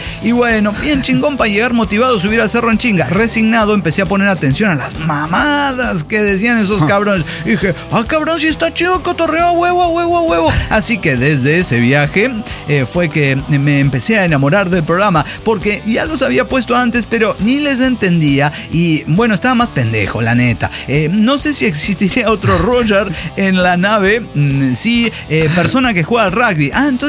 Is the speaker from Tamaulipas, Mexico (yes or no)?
yes; Reynosa, Tamaulipas, Mexico; Soy de Reynosa, Tamaulipas, y estoy casándome con mi patrona en Punta Mita, Nayarit.